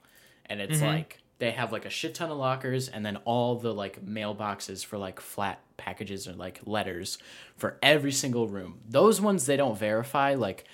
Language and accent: English; New York, United States; So I'm from New York, so I'm a Bills fan.